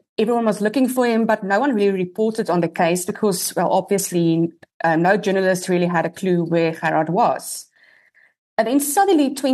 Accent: South Africa; I was actually quite young when this happened back in 2011. So I think living in South Africa, you read about true crime cases

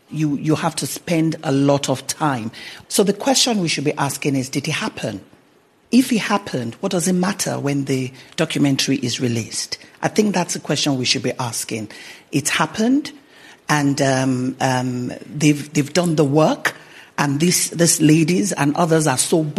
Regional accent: Nigeria; I'd like to respond to my colleague. I'm Nigerian as well.

